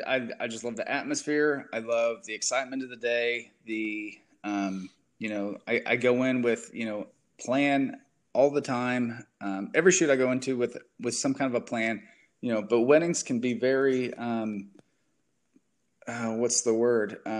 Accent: Missouri, United States; I grew up in Southwest Missouri. I'm more of a plowboy than a cowboy, I would definitely say. I grew up on a farm, crop farm

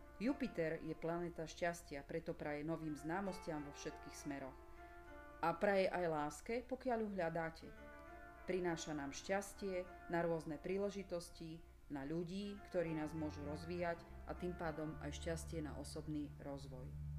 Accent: Banská Bystrica, Banská Bystrica Region, Slovakia; som z Banskej Bystrice a aj tento rok som si pre vás niečo málo o tom pripravila

